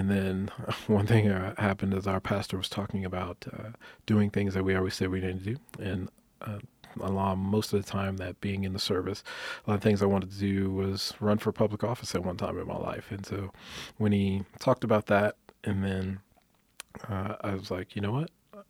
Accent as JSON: {"language": "English", "town": "Dickinson", "region": "Texas", "country": "United States", "tie": "born or raised there", "also_born_or_lived": "Navasota, United States", "said": "So, originally born and raised in Texas, small, born in Dickinson, Texas, but I claim Dickinson and Navasota, Texas as my hometown. So just kind of small towns that I'm originally from."}